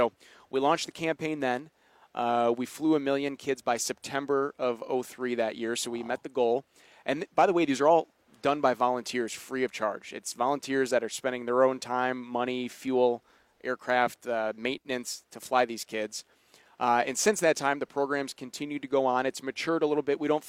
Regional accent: Kenosha, Wisconsin, United States; So I grew up in Kenosha, Wisconsin.

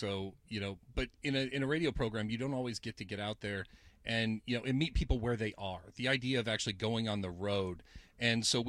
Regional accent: Toledo, Ohio, United States; We'll make a stop in Toledo, Ohio. That's where I grew up. I'm a Toledo kid. It's my hometown. I haven't been back in a number of years

